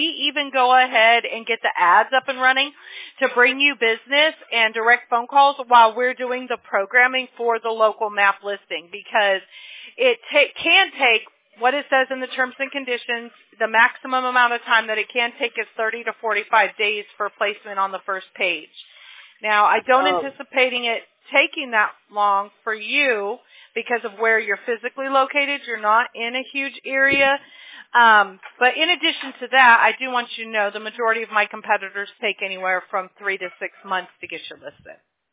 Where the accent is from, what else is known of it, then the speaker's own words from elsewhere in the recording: Mobile, Alabama, United States; now in California, United States; I am originally from Mobile, Alabama, but I've been in California.